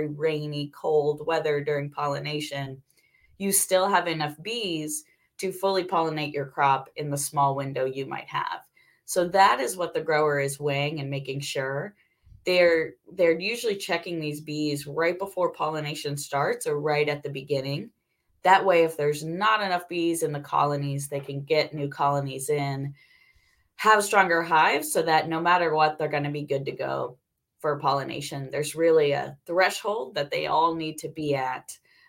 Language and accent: English; St. Louis, Missouri, United States; born there; also born or lived in Canada; So I grew up in several cities across the U.S. and Canada. Was born in St. Louis, but we moved about every 2 or 3 years. I think St. Louis still feels like home to me.